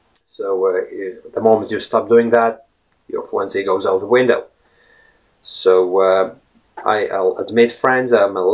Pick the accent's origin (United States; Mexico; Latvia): Latvia; first language Latvian; English is a second language; using either Latvian, which is my native language, or Russian, which is language I also speak, right?